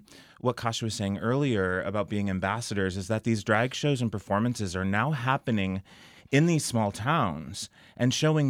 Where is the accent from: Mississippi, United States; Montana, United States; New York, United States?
New York, United States; Honeoye; I grew up in a small town. I grew up in Honeyoy, just south of here in Rochester.